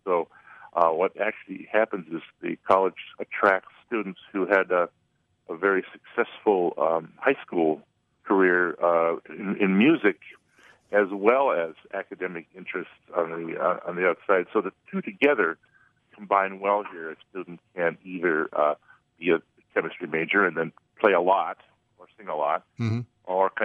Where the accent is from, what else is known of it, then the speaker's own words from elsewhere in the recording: Michigan, United States; moved away as an adult; Yeah, I'm up in the Copper Country up in the UP, played the band up there in high school, and then went to Michigan